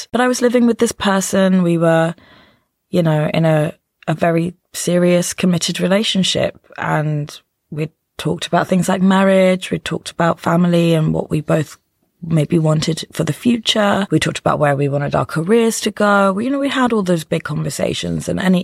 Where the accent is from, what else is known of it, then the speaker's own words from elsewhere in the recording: London, United Kingdom; I'd be happy about doing the show in my hometown for my friends and family and the people of London.